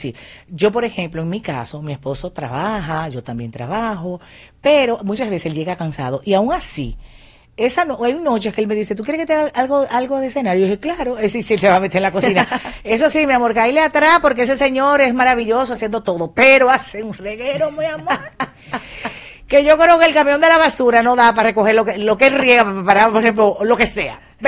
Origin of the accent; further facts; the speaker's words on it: Santiago de los Caballeros, Santiago, Dominican Republic; Yo soy muy, como soy cibaeña, los cibaeños, como llaman el campo, porque Santiago no es un campo, señores, pero Santiago, allá en Santiago, yo aprendí a cocinar.